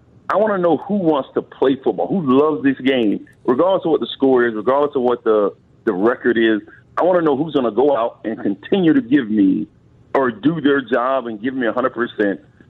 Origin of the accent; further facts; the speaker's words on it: Florida, United States; I'm from Florida. I've never been at a hotter nastier, like, weather place in the summer.